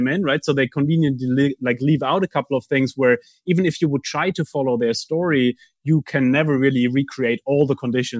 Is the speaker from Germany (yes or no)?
yes; Germany; I grew up in Germany.